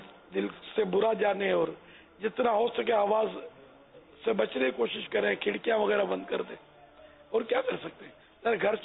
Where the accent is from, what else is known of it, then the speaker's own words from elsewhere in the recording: Karachi, Sindh, Pakistan; born there; اور میں پھر کراچی آئے, تو کراچی میں پیدا ہوا.